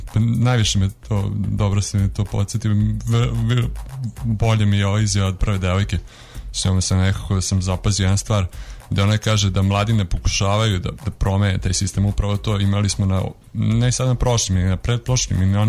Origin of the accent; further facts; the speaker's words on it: Novi Sad, Vojvodina, Serbia; ja sam rođen u Novom Sadu i želeo bih prvenstveno da ostanem ovde u svom gradu gde imam i rodbine i roditelji i prijatelji koje volim